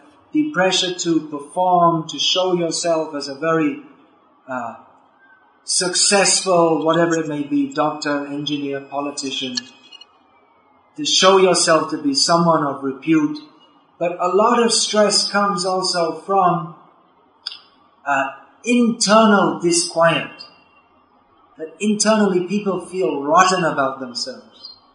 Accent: England, United Kingdom; Usually people in India ask, where am I from? So, well, I'm from England.

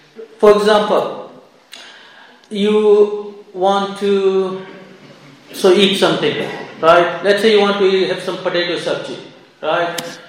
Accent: Fiji; Now, the place where I was living, in Fiji, what they do is, I'm from Fiji, by the way, right?

